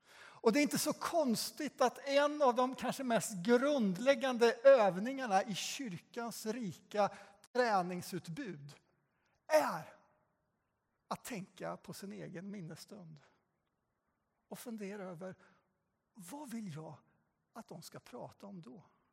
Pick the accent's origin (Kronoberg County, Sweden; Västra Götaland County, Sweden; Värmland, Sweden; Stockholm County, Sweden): Västra Götaland County, Sweden; Jag kommer ju från Göten och Skaraslätten.